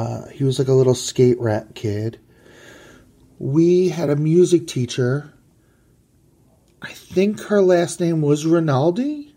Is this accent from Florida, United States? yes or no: no; New York, United States; I grew up on Long Island.